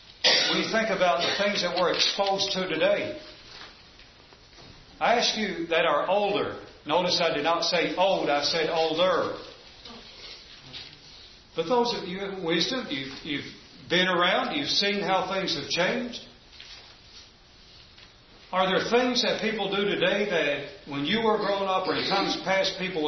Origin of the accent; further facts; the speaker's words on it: Kentucky, United States; Some of that, growing up in Eastern Kentucky, there were things you just did not discuss